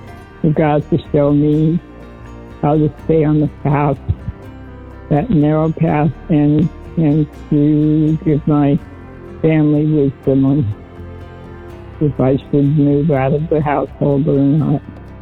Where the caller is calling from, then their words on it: California, United States; also born or lived in Colorado, United States / Hawaii, United States; I'm calling from Northern California. I used to be in Colorado and Hawaii